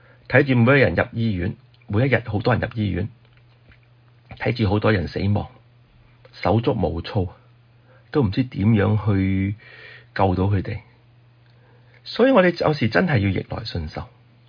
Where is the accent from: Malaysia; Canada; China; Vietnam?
China; Guangdong; 我哋广东人有句说话就系煮到嚟先至食。